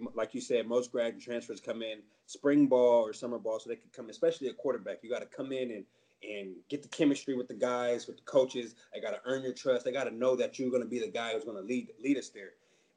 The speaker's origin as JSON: {"language": "English", "town": "Pasadena", "region": "California", "country": "United States", "said": "Yeah, man, I'm from Pasadena, California. I started playing football when I was two, obviously flag, and then I started tackle when I was seven, playing for the Pasadena Ponies out there, Jackie Robinson Park, legendary park"}